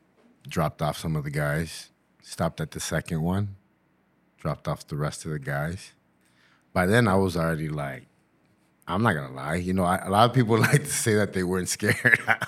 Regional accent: Chicago, Illinois, United States; You know, growing up in Chicago, the way I grew up, were you know they were moving me around so much.

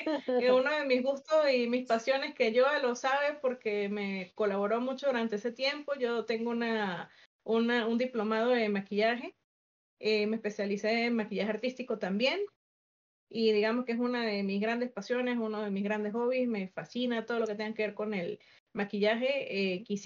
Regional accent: Mérida, Venezuela; now in Bogotá, Colombia; y soy efectivamente una persona migrante. Yo soy originaria de Venezuela, nací en el estado de Mérida. Mis hermanas y yo somos de esa ciudad. Y tengo 38 años actualmente

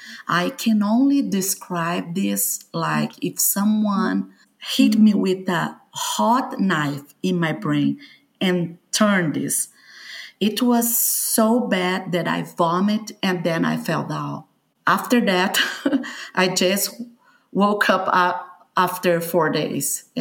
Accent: São Paulo, Brazil; I'm from Brazil, the southeast of Brazil, São Paulo. I am a mom.

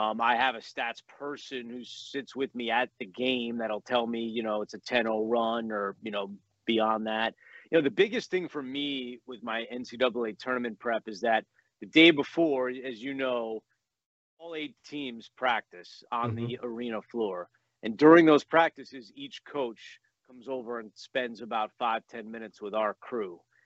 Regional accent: United States; I'm from the New York, New Jersey area.

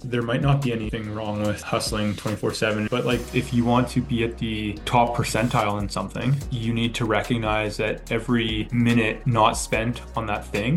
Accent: British Columbia, Canada; So where do I begin? I grew up on Vancouver Island in what I thought was a small town growing up. It was, you know, 20, 30,000 people. It felt very tiny though.

